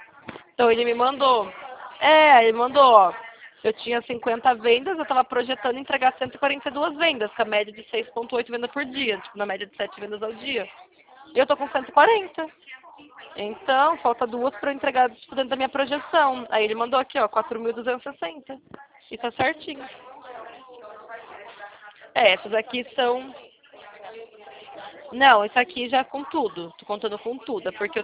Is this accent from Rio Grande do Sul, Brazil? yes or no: yes; Cachoeirinha, Rio Grande do Sul, Brazil; Não, Gaúcha não, Sulista. Olha, eu sou de Cachoeirinha, Cachoeirinha, né, que ela falou? Cachoeirinha, Rio Grande do Sul.